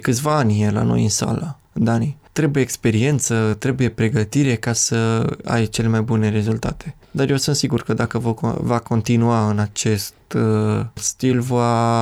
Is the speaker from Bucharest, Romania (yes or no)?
no; Sălaj County, Romania; M-am născut în Sălaj, am crescut în Sălaj, dar aici m-am dezvoltat din punct de vedere sportiv. Aici locuiesc.